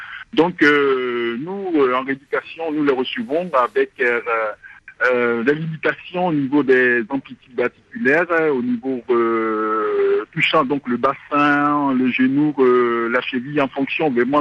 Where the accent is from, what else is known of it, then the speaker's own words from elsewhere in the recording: Côte d’Ivoire; Voilà un peu comment s'est organisée donc la prise en charge chez nous en Côte d'Ivoire.